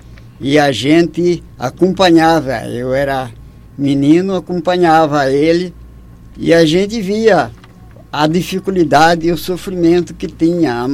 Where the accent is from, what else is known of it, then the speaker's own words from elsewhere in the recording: Vila Bela da Santíssima Trindade, Mato Grosso, Brazil; born there; Eu nasci no Retiro, no município de Vila Bela da Santíssima Trindade.